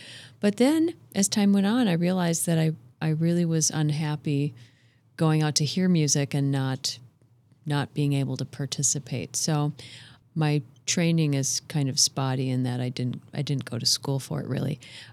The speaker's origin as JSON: {"language": "English", "town": "St. Louis Park", "region": "Minnesota", "country": "United States", "tie": "born or raised there", "said": "I'm from right here. I grew up in St. Louis Park and went to school locally."}